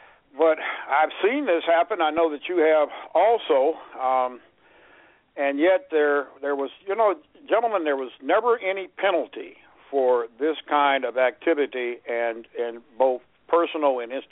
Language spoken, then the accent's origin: English; Minneapolis, Minnesota, United States; We grew up together in North Minneapolis